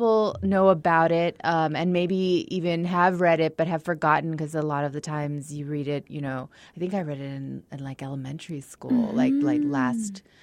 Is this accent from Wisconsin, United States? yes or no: no; El Paso, Texas, United States; I mean, I grew up in El Paso, so, and I was, you know, raised to love our city and be really proud.